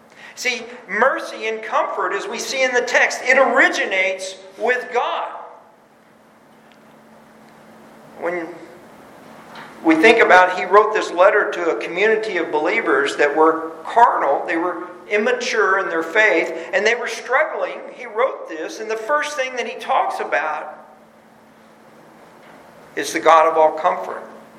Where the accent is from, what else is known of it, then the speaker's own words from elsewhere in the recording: Texas, United States; But you know, I'm as Texan as they come. I grew up here